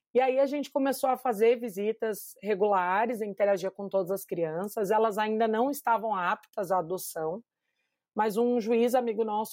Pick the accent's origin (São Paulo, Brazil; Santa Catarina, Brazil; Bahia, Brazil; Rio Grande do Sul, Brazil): São Paulo, Brazil; moved away as an adult; now in Goiânia, Brazil; Eu sou de São Paulo, né? Moro em Goiânia há 9 anos